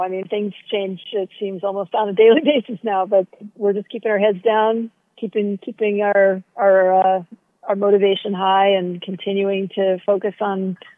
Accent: Hawaii, United States; We came from very different parts of the U.S. She was born and raised in Mississippi. I grew up in Hawaii.

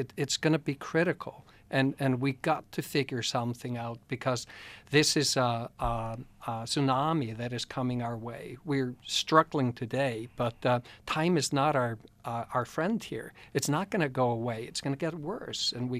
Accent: Iceland; And in my home country, Iceland, actually, 0.5% of the population has been identified to have a protective gene.

